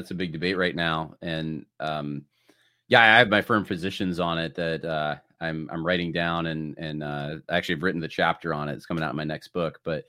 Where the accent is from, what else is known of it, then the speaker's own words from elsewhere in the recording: New York, United States; I'm probably more Californian than anything else, even though I was raised in New York because of my parents